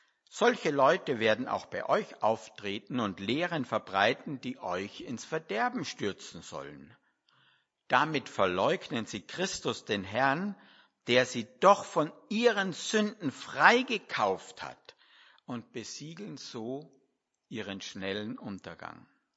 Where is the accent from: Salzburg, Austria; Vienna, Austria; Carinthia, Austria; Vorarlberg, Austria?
Carinthia, Austria; Villach; Angriff in Villach, bin ich aufgewachsen in Villach.